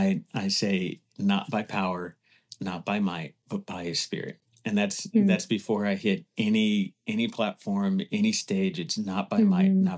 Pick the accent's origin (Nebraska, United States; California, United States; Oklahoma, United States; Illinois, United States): California, United States; Los Angeles; Okay, so I'm from the other LA. I'm from Los Angeles, you know